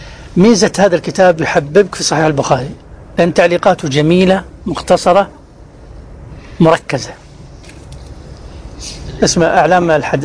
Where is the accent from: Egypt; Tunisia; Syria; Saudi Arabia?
Saudi Arabia; Mecca, Makkah Province; أنا من مكة